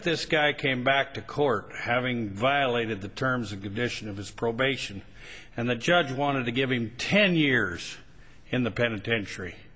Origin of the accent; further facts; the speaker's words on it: Idaho, United States; And you're from Arizona, I'm from Idaho